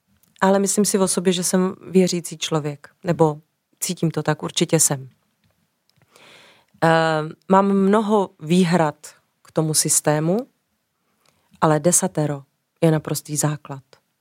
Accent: Těptín, Central Bohemian Region, Czechia; Já jsem vyrůstala v Těptíně, že jo, jak už jsem tady zmínila, a tam nebylo nic. To byla chata a tam jezdili lidi jenom na víkendy.

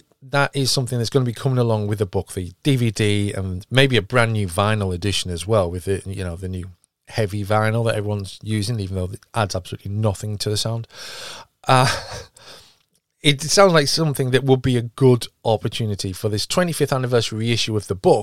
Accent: United Kingdom; but us being British, we call it CEX or Kex

